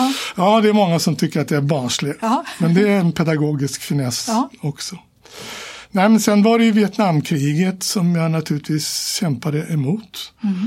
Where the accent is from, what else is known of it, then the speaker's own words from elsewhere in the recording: Stockholm, Stockholm County, Sweden; jag är uppvuxen i Årsta och Fruängen, söderförorter.